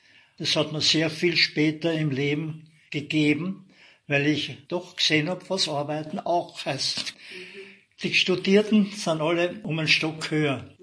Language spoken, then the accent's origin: German; Grafenbach, Lower Austria, Austria; born there; Ich bin geboren in Grafenbach. Meine Mutter war aus einem Bauernhof von Landschach oben, also wir waren Einheimische.